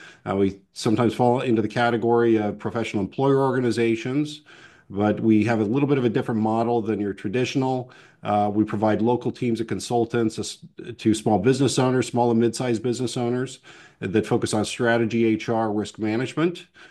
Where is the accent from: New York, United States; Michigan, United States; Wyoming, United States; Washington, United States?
Wyoming, United States; I'm originally from Wyoming. I served in the Marine Corps.